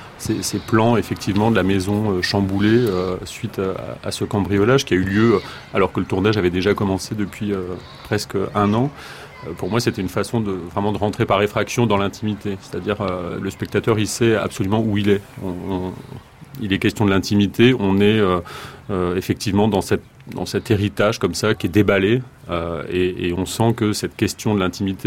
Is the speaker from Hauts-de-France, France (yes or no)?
no; Forbach, Grand Est, France; Mais longtemps, je n'ai pas dit que je venais de Forbach